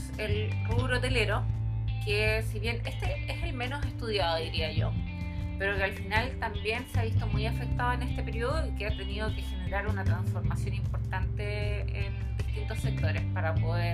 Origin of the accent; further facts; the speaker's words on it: Santiago, Santiago Metropolitan Region, Chile; yo me acuerdo de que de chica acá en Santiago habían dos malls importantes, Parque Arauco y Apomanque.